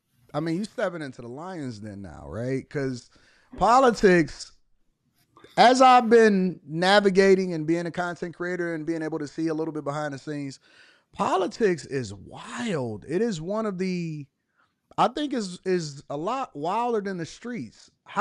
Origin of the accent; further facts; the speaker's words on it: Detroit, Michigan, United States; I was raised in Detroit, Michigan, raised in a church, but I was raised in a traditionally Democrat household.